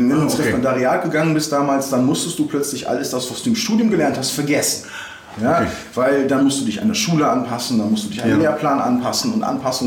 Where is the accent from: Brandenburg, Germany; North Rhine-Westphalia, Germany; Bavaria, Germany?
North Rhine-Westphalia, Germany; Bocholt; now in Cologne, Germany; also als gebürtiger Bocholter, also als Niederrheiner